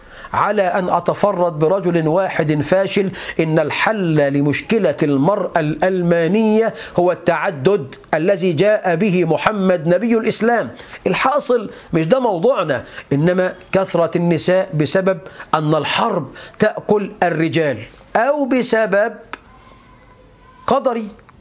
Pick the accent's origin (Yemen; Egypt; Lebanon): Egypt; احنا عندنا في مصر حوالي 17 مليون بنت عانس يعني بلا زواج